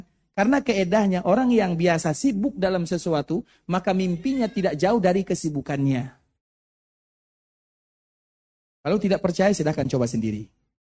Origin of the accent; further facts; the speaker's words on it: Indonesia; Makanya disebutkan oleh para ulama, dia berasal dari Andalusia kita berasal dari Indonesia. Karena mereka berasal dari barat, kita berasal dari jauh dari timur.